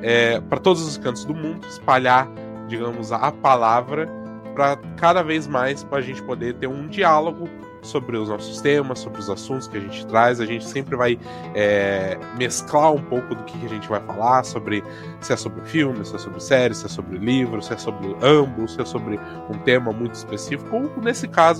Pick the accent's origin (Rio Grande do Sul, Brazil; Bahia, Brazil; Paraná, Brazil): Paraná, Brazil; Curitiba; aqui como um bom curitibano, eu preciso lutar, porque o meu povo não vai ficar calado